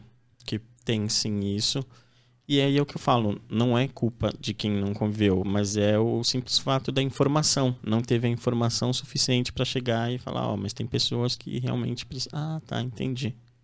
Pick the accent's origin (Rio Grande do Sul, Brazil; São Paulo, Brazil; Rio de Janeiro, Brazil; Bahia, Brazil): São Paulo, Brazil; Guarujá; Eu lembro que tinha um colégio que eu estudei quando era pequeno, no Guarujá